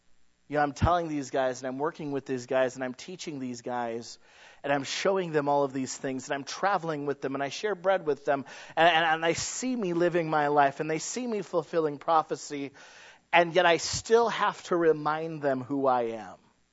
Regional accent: Detroit, Michigan, United States; Because I'm like, I know why they did that. I'm from Detroit.

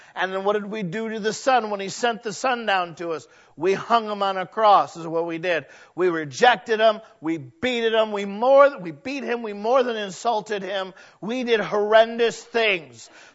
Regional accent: England, United Kingdom; We did this thing as English people.

